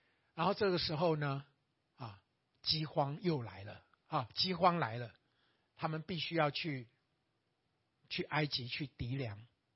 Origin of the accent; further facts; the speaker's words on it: Taiwan; 我们台湾人讲叫白目啊